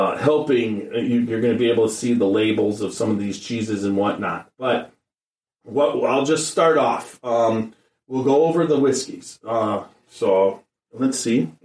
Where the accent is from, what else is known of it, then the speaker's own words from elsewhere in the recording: Wisconsin, United States; I was originally from Wisconsin. Go Pack.